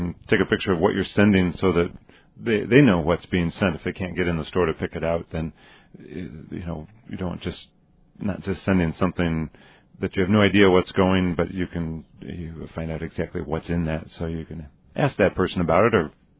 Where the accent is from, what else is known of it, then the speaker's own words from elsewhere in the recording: Rome, New York, United States; I grew up in Rome, New York, so a lot of my friends were Italian